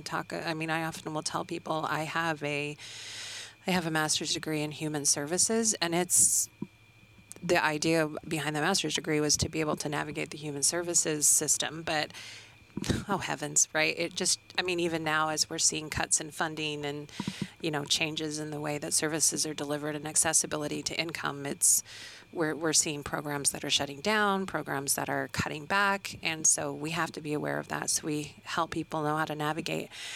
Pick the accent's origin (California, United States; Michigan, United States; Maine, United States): Michigan, United States; Midland; We talked a little bit about, you know, I'm from Midland.